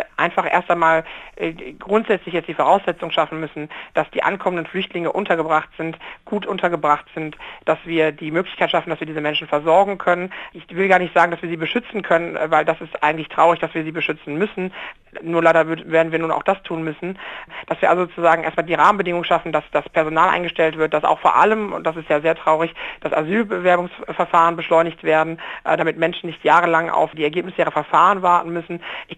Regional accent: Bonn, North Rhine-Westphalia, Germany; Der Oberbürgermeister meiner Heimatstadt Bonn hat mir gratuliert.

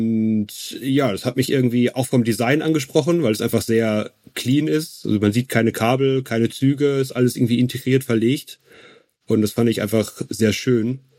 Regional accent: Wesel, North Rhine-Westphalia, Germany; Ich komme auch aus dem Ruhrgebiet, ich komme aus Wesel. Also das ist mehr oder weniger um die Ecke.

